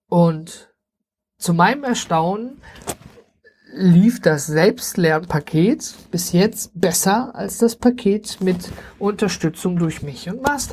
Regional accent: Duisburg, North Rhine-Westphalia, Germany; weil ich dann erstmal auch gar nicht hier in der Stadt Duisburg bin, wo ich herkomme, sondern ganz hoch oben im Norden.

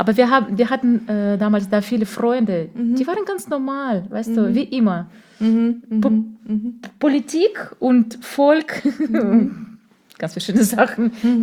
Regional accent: Chernyakhovsk, Kaliningrad Oblast, Russia; German is a second language; also born or lived in Poland; In Polen, ja. Und dann sind wir nach Russland umgezogen.

